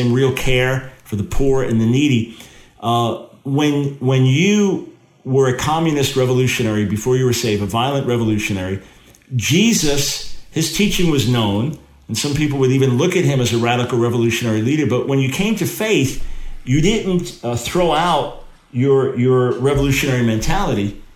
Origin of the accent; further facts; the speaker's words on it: United States; now in Rotterdam, Netherlands; well, I'm in Rotterdam, Holland right now, but as an American, I'll say here in America